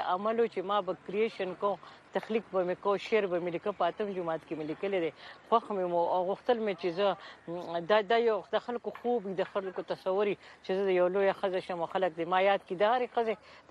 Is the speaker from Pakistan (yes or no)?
yes; Mardan, Khyber Pakhtunkhwa, Pakistan; زه د مردان کې یو کلی دی وړو کې د بغداد